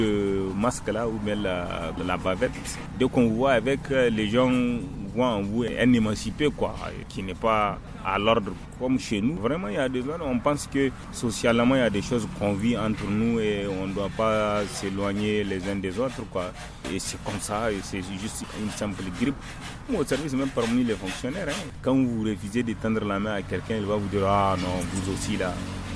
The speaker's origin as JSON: {"language": "French", "country": "Niger", "said": "surtout chez nous au Niger, on dit"}